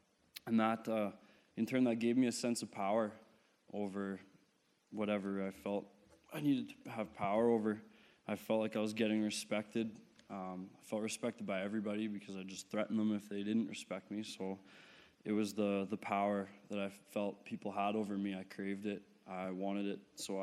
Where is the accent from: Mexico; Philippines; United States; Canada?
Canada; Saskatoon, Saskatchewan; I'm 20 years old. I'm from Saskatoon, Saskatchewan.